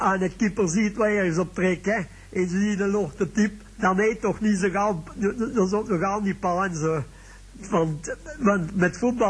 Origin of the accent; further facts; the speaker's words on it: Bilzen, Flanders, Belgium; Ik kom van Bilzen af.